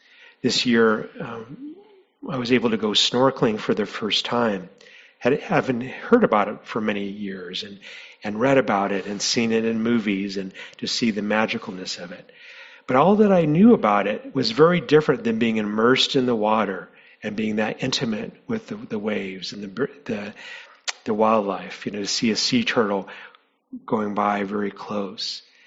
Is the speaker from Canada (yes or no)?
no; New Mexico, United States; So, growing up, I grew up in New Mexico.